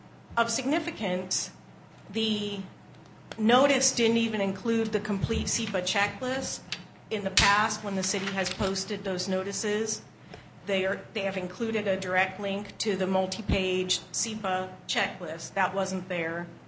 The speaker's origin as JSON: {"language": "English", "town": "Black Diamond", "region": "Washington", "country": "United States", "tie": "born or raised there", "said": "I'm from Bellevue, and I grew up on Roberts Drive in Black Diamond."}